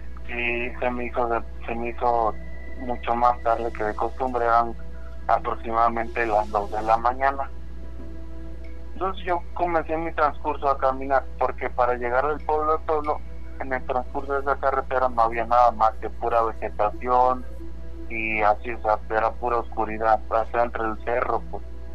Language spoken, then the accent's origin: Spanish; Chiapas, Mexico; now in Querétaro, Mexico; yo soy de un pueblito en una zona alta del estado de Chiapas.